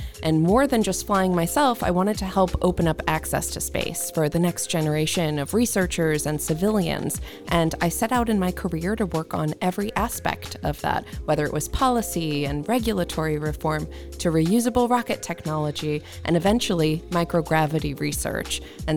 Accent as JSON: {"language": "English", "town": "Jupiter", "region": "Florida", "country": "United States", "tie": "born or raised there", "said": "So I was born and raised in Jupiter, Florida"}